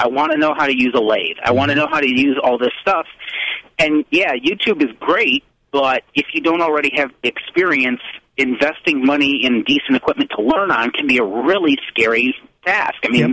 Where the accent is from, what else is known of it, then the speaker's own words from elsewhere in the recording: Arcade, New York, United States; I'm originally from Arcade, New York, and I went to Pioneer.